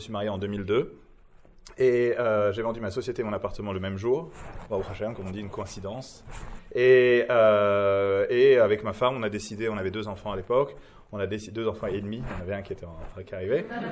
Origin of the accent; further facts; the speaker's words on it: Paris, Île-de-France, France; moi, je suis un jeune des écoles juives. Donc en fait, j'ai passé mon enfance à Or Yosef, dans le 19e, à Paris.